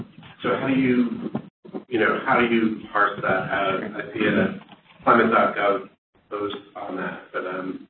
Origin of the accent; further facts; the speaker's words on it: Nashville, Tennessee, United States; from Nashville.